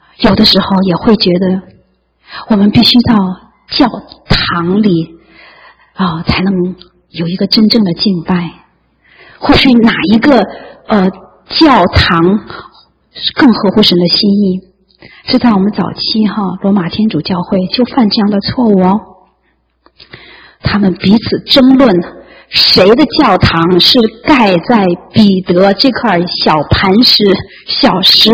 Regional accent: China; 我们都是大陆人，从小就受无神论的教育。

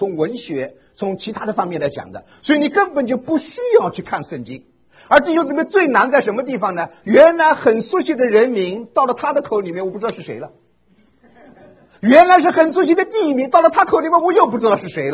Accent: China; 听说我们从大陆来以后

